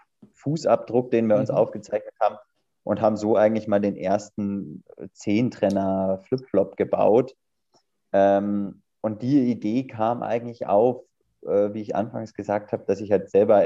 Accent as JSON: {"language": "German", "town": "Rosenheim", "region": "Bavaria", "country": "Germany", "said": "ich komme aus Rosenheim, habe in München studiert"}